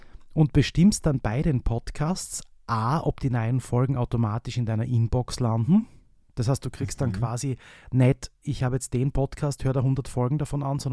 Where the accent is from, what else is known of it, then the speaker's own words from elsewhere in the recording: Austria; Also alles das, wo man schon als Österreicher so ein bisschen mitreden kann